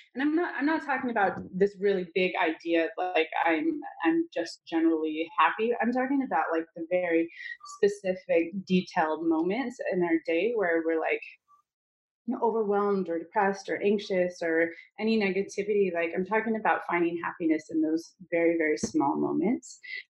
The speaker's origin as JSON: {"language": "English", "region": "Utah", "country": "United States", "tie": "born or raised there", "said": "and I grew up in Utah, and you know, like in February, it's just, you're down and depressed"}